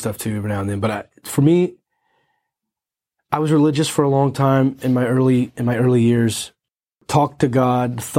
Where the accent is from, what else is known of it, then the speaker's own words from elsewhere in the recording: Texas, United States; 5 shows in a row, Fort Worth, Texas, near my hometown.